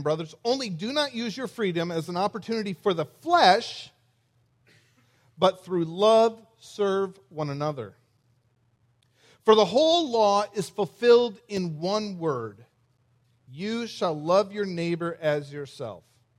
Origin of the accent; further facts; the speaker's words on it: Davenport, Iowa, United States; moved away as an adult; also born or lived in Ukraine; now in Tennessee, United States; I'm originally from Davenport, Iowa, and we moved to Ukraine when I was 30 years old, 30-ish years old. And we lived in Ukraine for 11 years as church planters